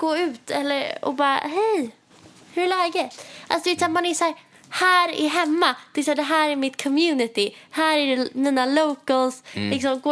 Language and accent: Swedish; Stockholm, Stockholm County, Sweden; Eller inser typ hur soft det är att vara hemma i Stockholm.